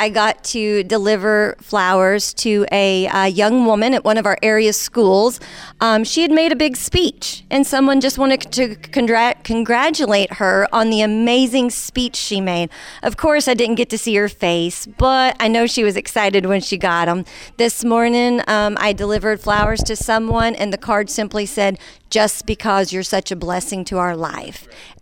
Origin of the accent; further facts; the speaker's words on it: Thayer, United States; And I'm a new business here in Thayer. And I love being back in my hometown with a small business and supporting our community.